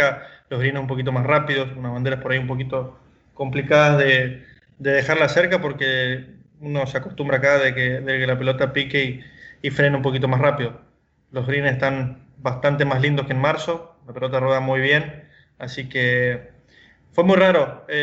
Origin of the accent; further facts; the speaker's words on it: Argentina; Creo que somos 6 argentinos, 15 latinos.